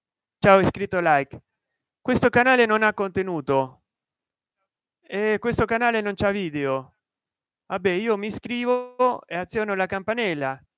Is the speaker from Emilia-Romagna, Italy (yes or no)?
no; Rome, Lazio, Italy; Io sono di Casal Palocco.